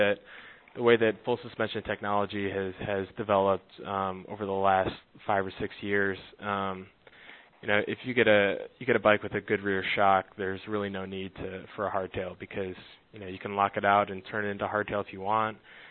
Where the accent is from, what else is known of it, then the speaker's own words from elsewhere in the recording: Midwest, United States; probably from growing up in the Midwest and not getting a chance to do any major climbing.